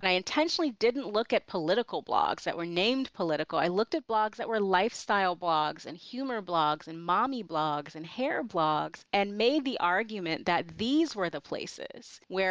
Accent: Chicago, Illinois, United States; I was back in my hometown of Chicago

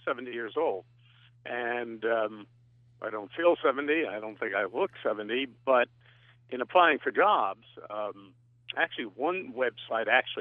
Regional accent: New York City, New York, United States; I'm a transplant from New York City, so I don't care

